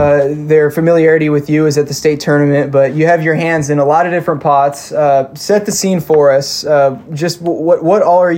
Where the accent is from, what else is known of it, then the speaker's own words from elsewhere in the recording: Portland, Oregon, United States; I mean, I grew up in Portland as well, and some of my most formative basketball fan memories were watching him play for the Blazers.